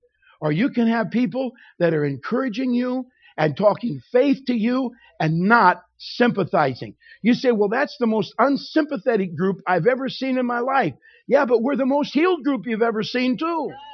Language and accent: English; Kentucky, United States; Right? We're from Kentucky. You call Mom and them.